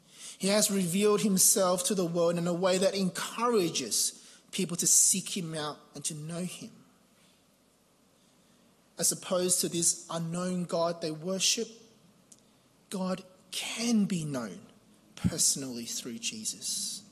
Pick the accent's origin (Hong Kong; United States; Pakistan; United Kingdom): Hong Kong; this verse always reminds me of growing up in Hong Kong